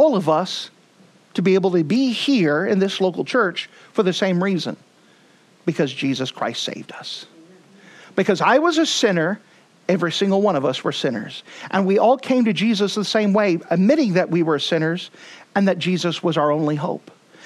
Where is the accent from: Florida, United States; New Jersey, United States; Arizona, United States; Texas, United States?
Texas, United States; For example, I'm from Texas. Not everyone wants to hang out with people from Texas.